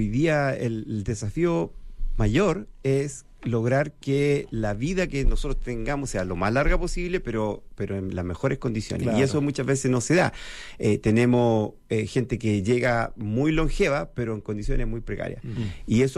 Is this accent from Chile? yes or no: yes; Chile; now in Sweden; mi identidad es muy chilena, en el sentido de que yo sabía que no era sueco, a pesar de que sé hablar sueco y que vivo allá, pero yo en mi interior sé que no soy sueco y que soy chileno